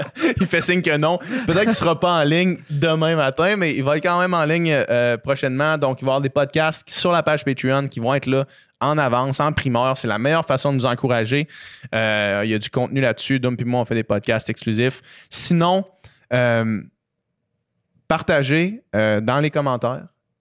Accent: Quebec, Canada; C'est difficile, en tant que Québécois, de voir cette grande picture-là

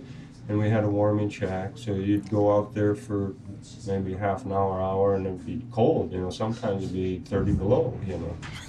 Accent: Minnesota, United States; now in St. Louis, United States; I am from the Midwest. I'm from Minnesota originally. My wife is from North Dakota.

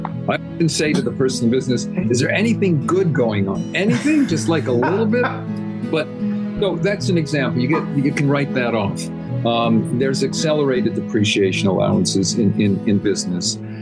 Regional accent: Montreal, Quebec, Canada; now in United States; I'm originally from Montreal, which is why I speak a little bit funny. So I'm a chartered accountant. And in doing that, I had to qualify by speaking French fluently as well as English. And I moved to Jersey

